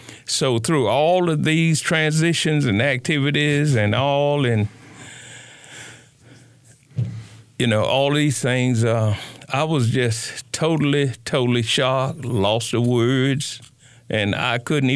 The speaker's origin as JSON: {"language": "English", "town": "Chapel Hill", "region": "North Carolina", "country": "United States", "tie": "born or raised there", "said": "My life being born and raised in Chapel Hill, my total life from the high school days"}